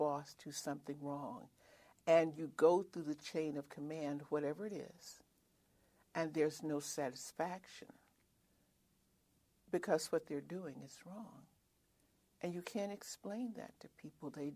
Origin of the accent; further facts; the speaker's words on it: Compton, California, United States; now in Mount Vernon, United States; And it was a great climb for me because I'm from Compton. So to go from Compton to live on the Potomac in a house in Mount Vernon is a huge climb.